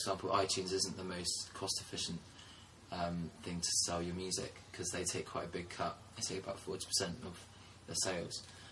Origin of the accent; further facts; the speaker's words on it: Paris, Île-de-France, France; moved away; also born or lived in Winchester, United Kingdom; I grew up in Paris, and then I moved to Winchester